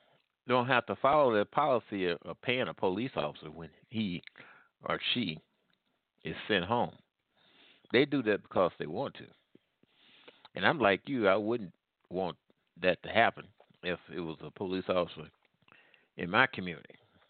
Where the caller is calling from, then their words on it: Midwest, United States; calling from the Midwest.